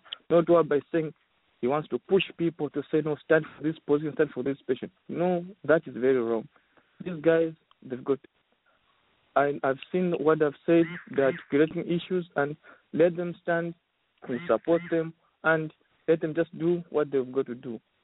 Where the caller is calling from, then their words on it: Dallas, Texas, United States; I'm calling in from Dallas.